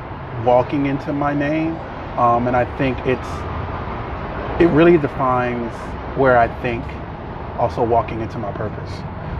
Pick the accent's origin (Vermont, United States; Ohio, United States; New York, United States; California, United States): California, United States; Los Angeles; I grew up in South LA at a time where I lived in a neighborhood that was diverse, right?